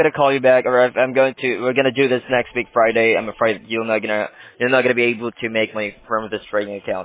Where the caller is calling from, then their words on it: London, United Kingdom; I'm calling you from London.